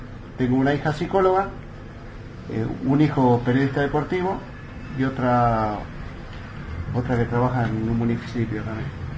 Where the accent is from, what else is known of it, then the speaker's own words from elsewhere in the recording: Lanús, Buenos Aires Province, Argentina; born there; Bueno, mis orígenes son... yo nací en Lanús. Mi familia siempre fue una familia humilde, trabajadora, que nos tuvimos que hacer todo desde abajo